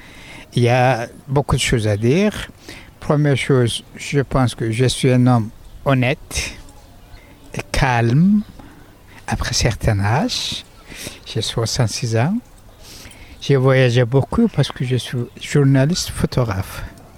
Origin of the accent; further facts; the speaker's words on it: Turkey; Moi, je parle de moi, hein, donc je suis originaire de Turquie.